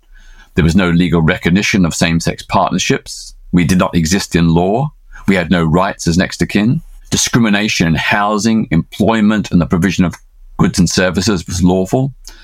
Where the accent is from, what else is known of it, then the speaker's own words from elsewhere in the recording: Australia; born there; many people objected to the fact that I was born in Australia